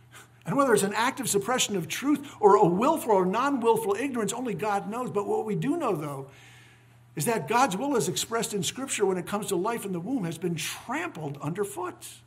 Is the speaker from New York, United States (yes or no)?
no; Mississippi, United States; a doctor who flies in and out of my home state of Mississippi to perform abortions at the state's only abortion clinic.